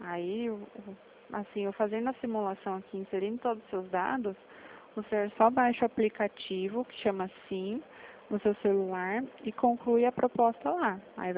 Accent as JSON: {"language": "Portuguese", "region": "São Paulo", "country": "Brazil", "said": "eu vim de São Paulo."}